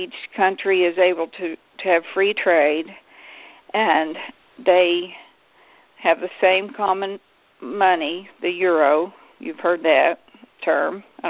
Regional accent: Duncan, Oklahoma, United States; Well, that happened in my hometown anyway, in Duncan, Oklahoma.

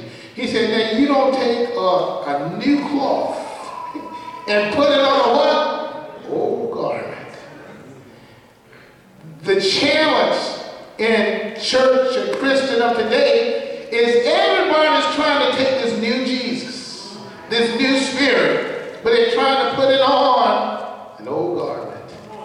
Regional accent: the South, United States; when I was growing up, I grew up down south, and I grew up in the Baptist church

